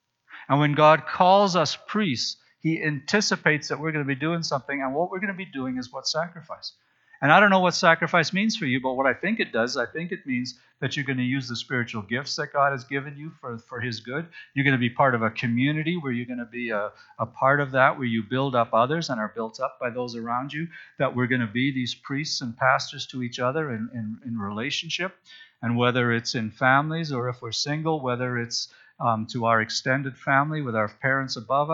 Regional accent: Canada; Not that I'm not Canadian, just that when we talk about being the holy nation, I don't want to confuse those two things.

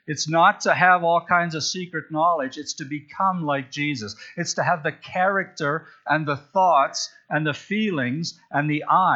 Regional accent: Saskatchewan, Canada; When I was a kid, growing up in Saskatchewan

